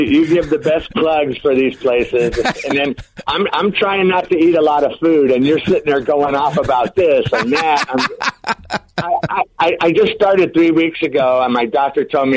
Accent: Huntington Beach, California, United States; Huntington Beach.

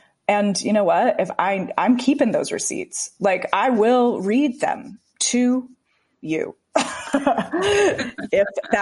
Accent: the South, United States; I'm from the South and that's just what you have to do to to make effectual change long term.

